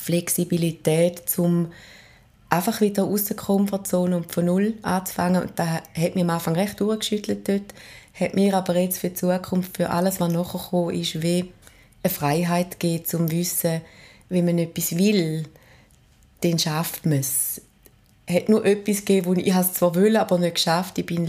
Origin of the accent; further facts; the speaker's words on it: Frauenfeld, Thurgau, Switzerland; Ich bin in Frauenfeld aufgewachsen